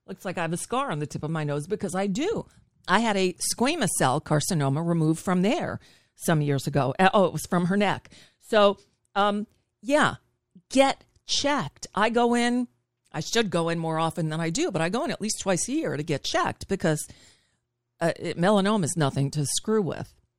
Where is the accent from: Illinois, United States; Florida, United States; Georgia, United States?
Florida, United States; Again, I grew up down here in South Florida. Weekends were at the beach